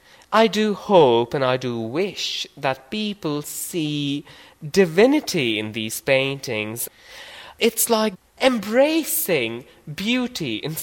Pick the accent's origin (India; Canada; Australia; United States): India; Jammu and Kashmir; now in London, United Kingdom; I came from Kashmir. I live and work in London.